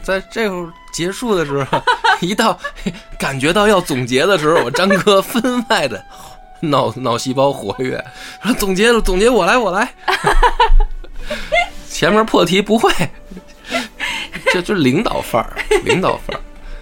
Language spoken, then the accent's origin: Chinese; China; 但是对于国人来说，我们中国人来说，我们自己的语文嘛